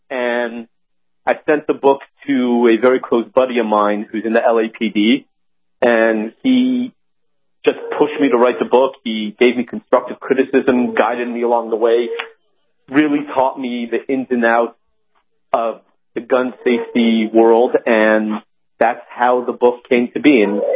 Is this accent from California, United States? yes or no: yes; Los Angeles, California, United States; I grew up in Los Angeles. As a religious Jew and as a photographer, so somewhat in the art.